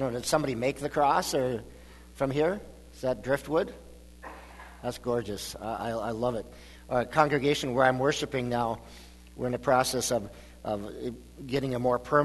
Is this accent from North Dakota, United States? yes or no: yes; McHenry, North Dakota, United States; now in Minnesota, United States; I grew up in McHenry, North Dakota, which is probably straight east here, about, I'm guessing, about 130-140 miles, I suppose.